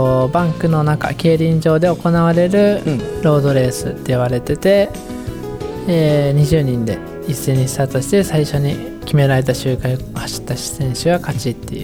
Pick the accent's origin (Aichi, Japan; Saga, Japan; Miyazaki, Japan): Aichi, Japan; Toyohashi; 出身は豊橋です。